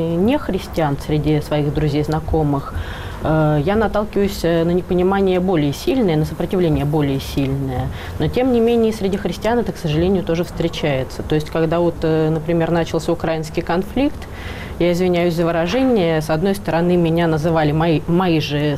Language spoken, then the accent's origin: Russian; Moscow, Russia; я на каждом углу честно говорила, что я из России, из Москвы.